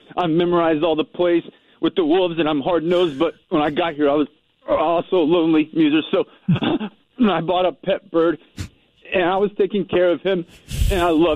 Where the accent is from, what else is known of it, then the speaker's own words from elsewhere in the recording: Idaho, United States; because I was raised in Idaho, and all I had for entertainment was sticks and the wind and football.